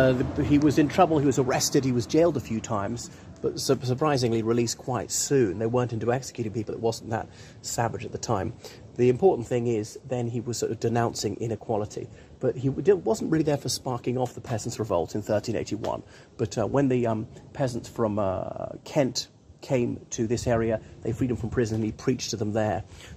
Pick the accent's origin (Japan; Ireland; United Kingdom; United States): Ireland; from Ireland, so welcome to my channel once again.